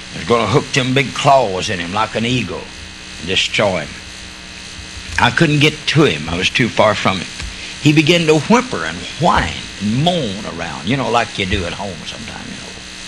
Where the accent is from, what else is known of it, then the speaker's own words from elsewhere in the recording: Oklahoma, United States; We grew up in Oklahoma. You know, I wasn't raised in a Christian home